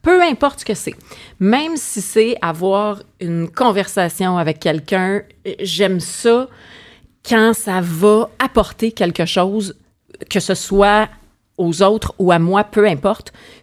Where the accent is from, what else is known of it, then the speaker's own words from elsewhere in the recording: Montreal, Quebec, Canada; Je suis née dans Hochelaga, mais j'ai grandi beaucoup à 4 portes de chez nous, chez mes grands-parents.